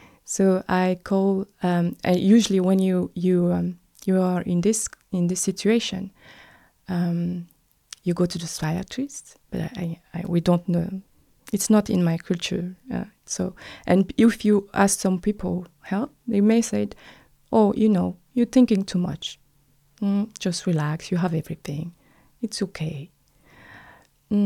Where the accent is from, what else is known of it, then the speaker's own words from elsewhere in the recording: Cameroon; born there; English is a second language; I was born in Cameroon, actually.